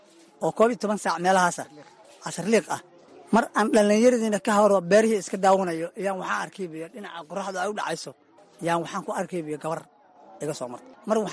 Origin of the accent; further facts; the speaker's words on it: Lower Juba, Somalia; also born or lived in Cawdaq, Galgaduud; waxaan ku koray sida jubbada hoose ilaa iyo gobollada dhexe.